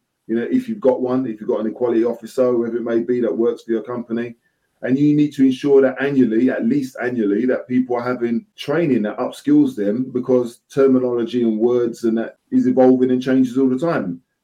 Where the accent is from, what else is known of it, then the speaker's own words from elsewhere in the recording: London, United Kingdom; I'm from the East End of London.